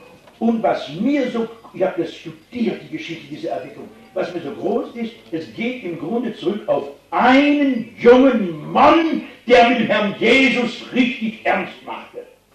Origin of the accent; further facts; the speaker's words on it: North Rhine-Westphalia, Germany; ich komme aus dem Lande Nordrhein-Westfalen, das ja für Württemberg beinahe Ausland ist.